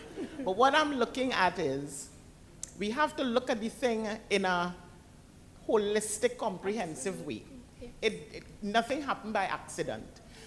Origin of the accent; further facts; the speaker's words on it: Trinidad & Tobago; Well, okay, I am from Trinidad.